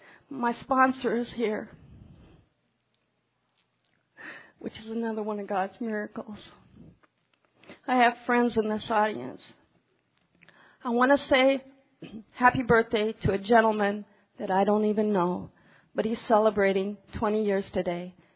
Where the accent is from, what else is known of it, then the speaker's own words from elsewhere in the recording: Rapid City, South Dakota, United States; from Rapid City, South Dakota.